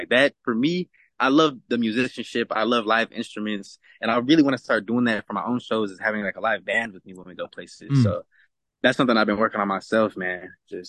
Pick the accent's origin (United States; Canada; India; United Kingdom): United States; Alamogordo, New Mexico; now in Los Angeles, United States; I actually did my first show in my hometown of Alamogordo. I went back home. It's like a small town of like 30,000 people. That's where I was raised and everything.